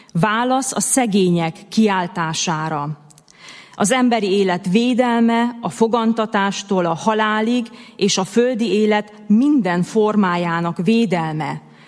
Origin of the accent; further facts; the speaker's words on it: Transylvania, Romania; Erdélyben, ahonnan én származom, nem jellemző, hogy ez a téma jelen lenne